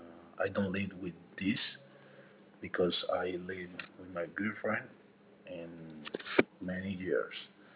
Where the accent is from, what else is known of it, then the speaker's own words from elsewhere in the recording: Medellín, Antioquia, Colombia; born there; English is a second language; I was born in Medellin, Colombia. I live in Medellin.